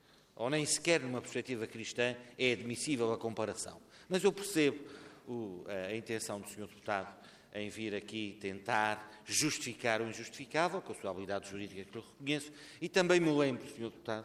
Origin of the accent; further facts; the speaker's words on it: Azores, Portugal; enquanto açorianos, de respeitar o nosso povo